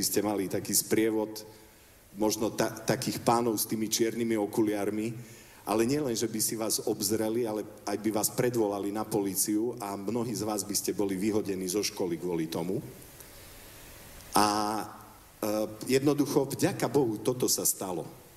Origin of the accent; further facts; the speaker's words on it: Košice, Košice Region, Slovakia; born there; Ja som tu nedaleko, jednak som sa narodil v Košiciach, ale tu nedaleko som študoval na vysokej škole, som vyštudovaný lekár